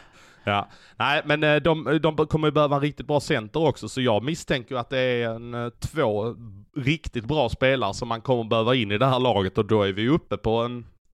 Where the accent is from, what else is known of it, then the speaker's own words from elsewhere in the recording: Skåne, Sweden; Ja, man får utstå en del som skåning.